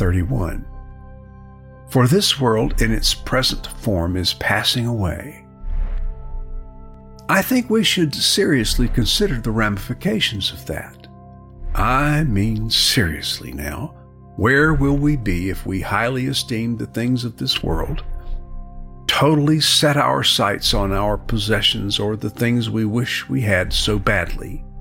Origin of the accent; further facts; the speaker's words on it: United States; After all, I am an American.